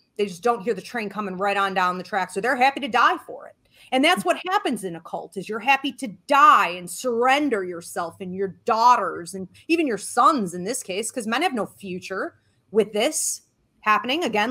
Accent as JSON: {"language": "English", "region": "the South", "country": "United States", "said": "like in the South, for example, and I'm from the South originally. So like I've been back and forth there, you know, Savannah, Georgia, I mean, deep, right?"}